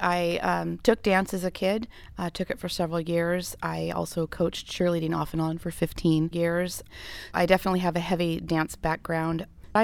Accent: Chico, California, United States; also born or lived in Arkansas, United States; I grew up in Chico. I graduated from PV, but I spent 1982 to 84 living with my mom and dad. We went back to Arkansas and stayed with family

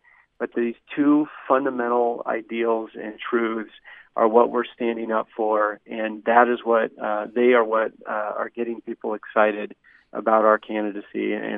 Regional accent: Washington, United States; also born or lived in Utah; growing up I was born in Utah, but I was raised in a rural area outside of Seattle, Washington, and, you know, basically near the Cascade Mountains.

